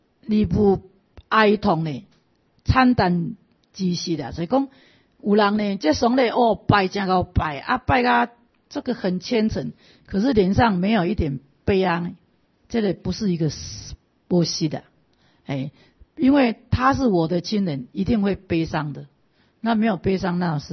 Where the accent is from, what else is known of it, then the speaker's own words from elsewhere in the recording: China; 所以你看咱中国哦，真的是我们中国人是很可爱的一个面。